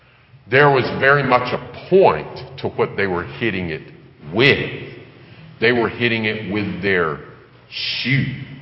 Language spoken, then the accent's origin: English; United States; I'm an American.